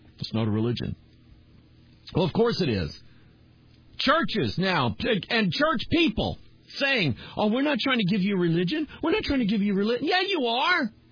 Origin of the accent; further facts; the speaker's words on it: United States; but I'm an American, I know America, and so I'm going to speak as an American